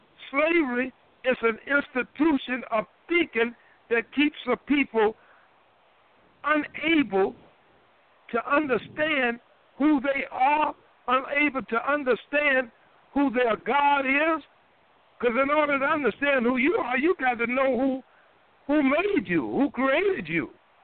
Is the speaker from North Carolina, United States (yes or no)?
yes; Durham, North Carolina, United States; a man I knew well in my hometown, Durham, North Carolina, I went by to see him